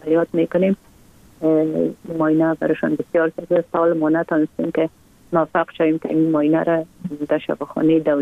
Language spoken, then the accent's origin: Persian; Kabul, Afghanistan; born or raised there